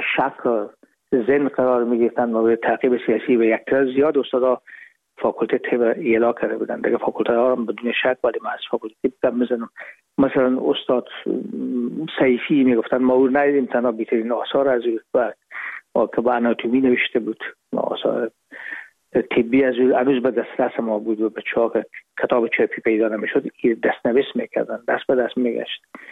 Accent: Herat, Afghanistan; now in Hamburg, Germany; ما رفتیم از کابل به هرات و پیش از اینکه فاکولته رو پایان برسانیم یا دیپلم بگیریم از هرات از طریق زمینی داخل مرز ایران شدیم، از مرز ایران گذشتیم و داخل پاکستان و از پاکستان به قاچقی آمدیم با آلمان.

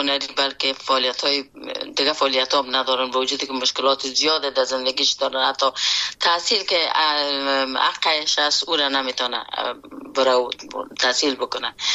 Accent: Afghanistan; born or raised there; moved away as an adult

